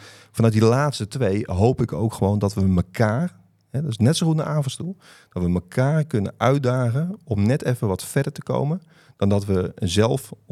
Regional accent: Barneveld, Gelderland, Netherlands; ik ben net 42 jaar. En ik kom uit Barneveld.

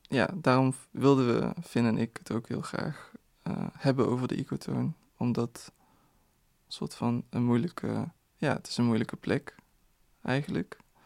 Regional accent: Sittard, Limburg, Netherlands; Ja, ik ben hier gewoon opgegroeid. Tuurlijk voel ik me verwant. Ik ben in Sittard opgegroeid.

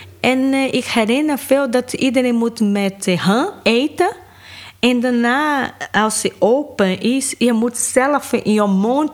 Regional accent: Salvador, Bahia, Brazil; Ik kom uit Salvador.

